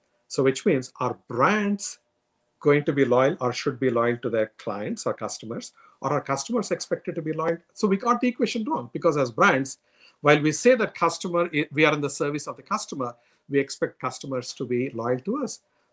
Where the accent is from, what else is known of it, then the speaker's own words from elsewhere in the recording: India; When I grew up in India, like in most of the British Commonwealth countries